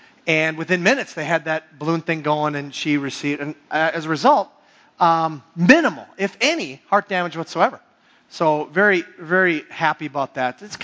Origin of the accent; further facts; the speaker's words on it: Hibbing, Minnesota, United States; growing up in Hibbing, Mother's Day was always a nice day, but it also was a little bit reminiscent.